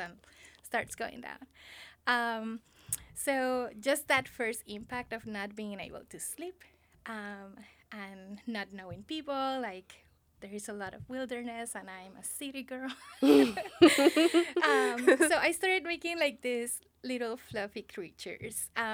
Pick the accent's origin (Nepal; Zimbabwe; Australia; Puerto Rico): Puerto Rico; I have been a guest in Clinkatani for 6 years, but I was born and raised in Puerto Rico.